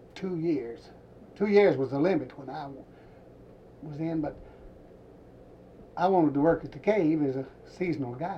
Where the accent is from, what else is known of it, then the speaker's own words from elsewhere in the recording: Mammoth Cave, Kentucky, United States; Right here at Mammoth Cave.